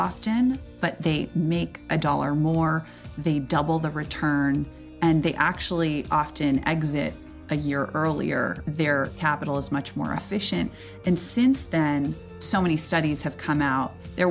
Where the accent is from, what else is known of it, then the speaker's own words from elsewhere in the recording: California, United States; I grew up in Silicon Valley around entrepreneurs and investors.